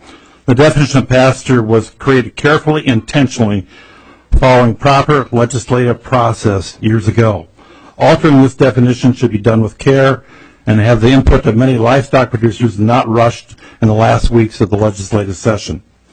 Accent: Wabasso, Minnesota, United States; I'm from Wabasso, Minnesota. I'm a livestock farmer with both cattle and hogs

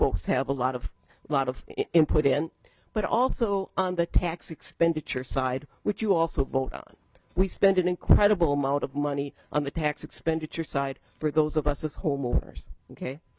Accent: Fridley, Minnesota, United States; I bought the house I grew up in Fridley, so I've been there for 66 years

